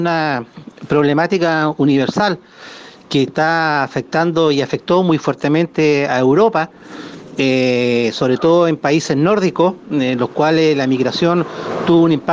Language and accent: Spanish; Chile; uno como compatriota, uno como chileno, como nacido y criado en Chile